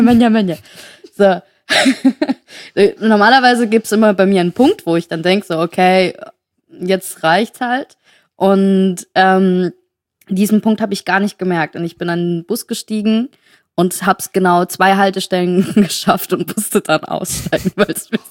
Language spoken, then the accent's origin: German; Saarland, Germany; Nee, bei uns im Saarland, ne?